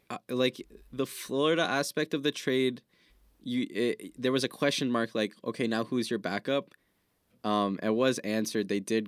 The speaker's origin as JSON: {"language": "English", "country": "Canada", "said": "You know, as a Canadian, I am a little sad"}